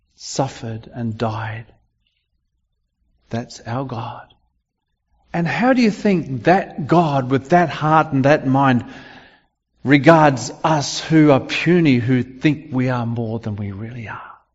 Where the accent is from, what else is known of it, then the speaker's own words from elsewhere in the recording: Australia; I was actually glad as an Australian